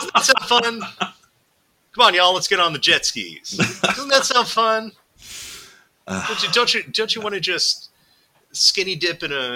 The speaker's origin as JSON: {"language": "English", "town": "St. Louis", "region": "Missouri", "country": "United States", "said": "I'm actually not a real Southerner. I'm from St. Louis. I am not at all a true son of the South."}